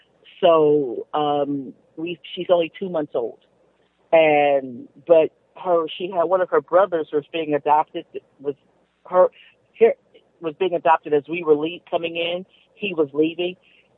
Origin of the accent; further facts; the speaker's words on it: California, United States; We're from California.